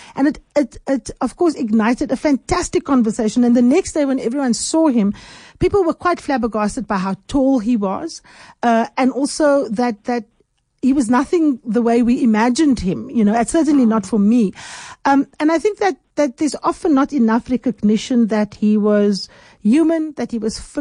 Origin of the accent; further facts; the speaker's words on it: Cape Town, Western Cape, South Africa; For me, as a youngster growing up on the Cape Flats, that was very, very powerful.